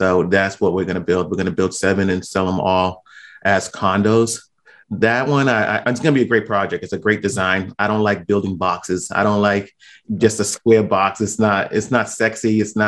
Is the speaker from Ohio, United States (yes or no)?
no; Somerville, Massachusetts, United States; You know, I grew up in Boston in Somerville area, and which is right outside of Boston. I currently am in Boston